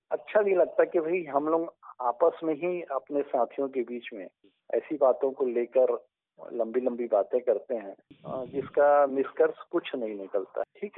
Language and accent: Hindi; Bhatapara, Chhattisgarh, India; कि हम लोग उस जगह से बिलोंग करते हैं जहाँ की मंडी मतलब इतनी ख्याति प्राप्त है।